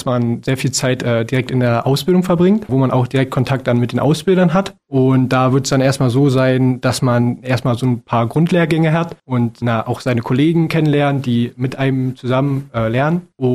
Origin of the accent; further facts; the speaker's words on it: Schwedt, Brandenburg, Germany; wenn man, naja, bei uns in Schwedt oder in der Uckermark aufwächst